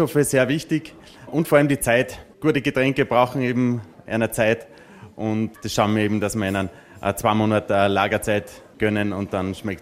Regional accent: Salzburg, Austria; ich bin ja in Salzburg aufgewachsen und zwar genau in der Mitte von 2 Brauereien. Die eine ist in Maxlan und die andere in Mühlen

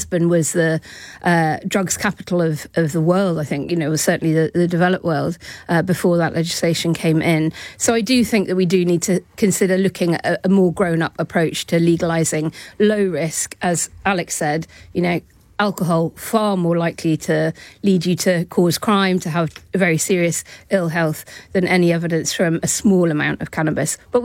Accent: London, United Kingdom; they would be freed up to tackle the things that I, as a Londoner, do really care about

